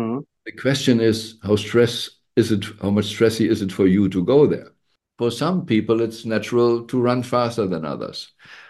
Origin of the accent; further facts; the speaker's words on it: Germany; I grew up in the Western world in Germany. I studied in Berlin, but I grew up in different other areas.